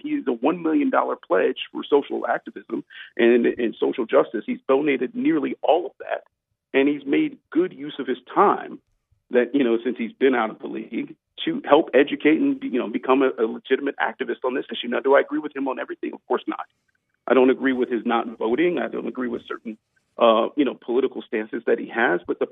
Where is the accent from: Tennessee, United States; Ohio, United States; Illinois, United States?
Ohio, United States; Cleveland; Born and raised in Cleveland, everybody.